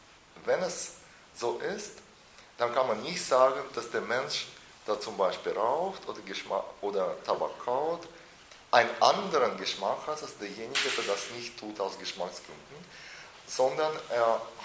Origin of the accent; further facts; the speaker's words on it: Russia; now in Germany; in Russland, wo ich herkomme